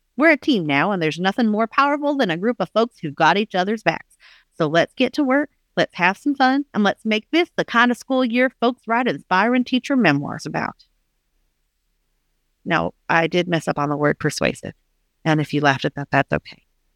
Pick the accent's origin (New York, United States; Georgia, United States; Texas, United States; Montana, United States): Texas, United States; accent: Southern; I grew up outside of Dallas, Texas. And Ted Lasso has a kind of a Southern accent. And I can as well when I'm around people who have a Southern